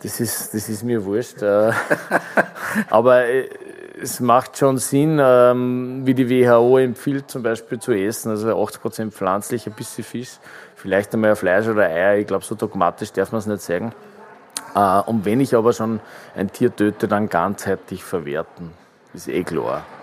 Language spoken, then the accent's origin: German; Upper Austria, Austria; wir sind am Attersee aufgewachsen.